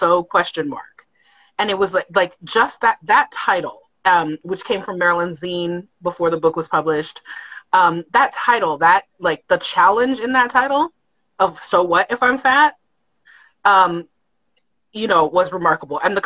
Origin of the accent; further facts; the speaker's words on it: Southwest, United States; I'm from the Southwest, but in the Black side of my family, everybody is from the South.